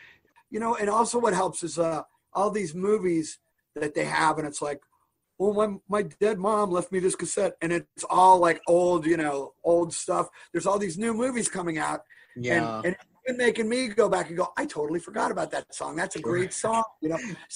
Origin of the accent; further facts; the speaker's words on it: Maryland, United States; I'm originally from Maryland.